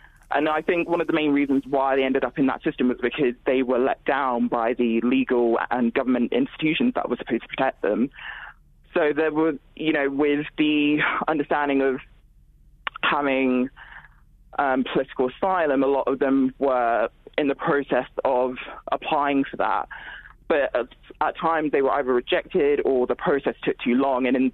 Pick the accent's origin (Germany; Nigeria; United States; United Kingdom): Nigeria; I'm also originally from Nigeria